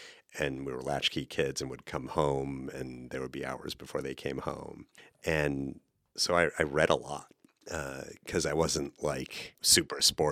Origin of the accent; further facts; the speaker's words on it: Chicago, Illinois, United States; You know, because you know, I grew up in Chicago. There's a super cult of Abraham Lincoln in the state of Illinois public education system.